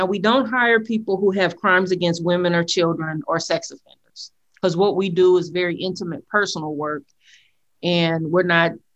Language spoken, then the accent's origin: English; San Francisco, California, United States; I was born and raised in Hunter's Point, saw and experienced a lot of trauma when I was 13 years old.